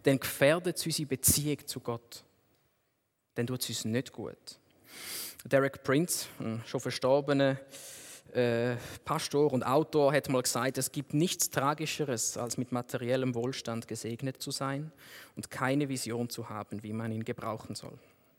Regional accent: Thurgau, Switzerland; wir kommen aus dem Thurgau, dort zahlt man mit Äpfeln

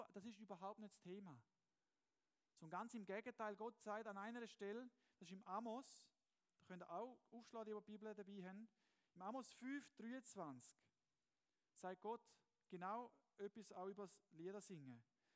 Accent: Switzerland; geht das mich als Schweizer, geht mich das als

